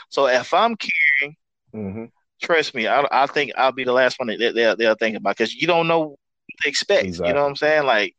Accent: California, United States; I grew up in California for a short period of time.

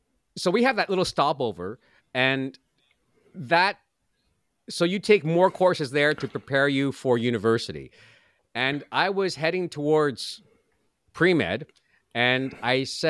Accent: Montreal, Quebec, Canada; So I grew up there speaking French and English.

